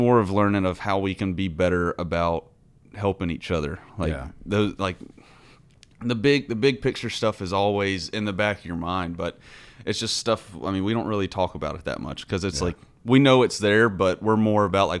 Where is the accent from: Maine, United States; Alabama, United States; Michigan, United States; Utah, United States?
Alabama, United States; Huntsville; Oh, I mean, it was great. I mean, I had two older brothers, so they're 8 and 10 years older, so I was way younger.